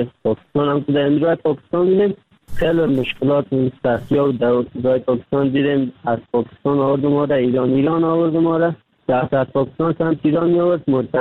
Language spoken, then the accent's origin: Persian; Kabul, Afghanistan; moved away; also born or lived in Pakistan; آمدم از کابل آمدم مرا نیمروز آورد.